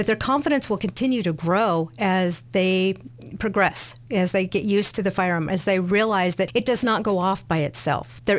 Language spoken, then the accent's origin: English; Albuquerque, New Mexico, United States; And I grew up in the Albuquerque area. I was born here in Albuquerque.